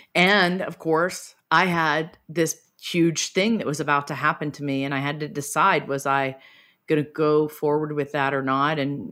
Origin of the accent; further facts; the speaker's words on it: Laurel, Mississippi, United States; Hope was actually the reason that we had a screening in my hometown, Laurel, Mississippi.